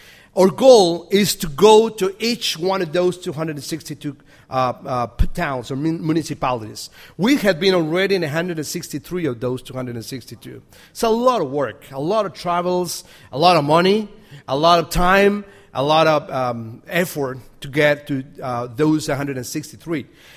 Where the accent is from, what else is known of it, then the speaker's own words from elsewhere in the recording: Costa Rica; English is a second language; I'm from Costa Rica. Maybe some of you know that. My wife, she's from Costa Rica.